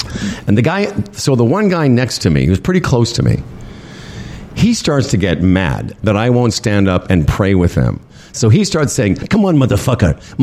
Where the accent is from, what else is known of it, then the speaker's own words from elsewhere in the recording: Moose Jaw, Saskatchewan, Canada; Because I'm from Moose Jaw.